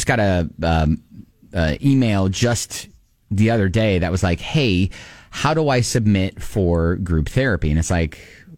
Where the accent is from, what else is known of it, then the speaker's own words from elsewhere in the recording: Columbus, Ohio, United States; We are natural-born enemies, Brent, because I'm from Columbus, Ohio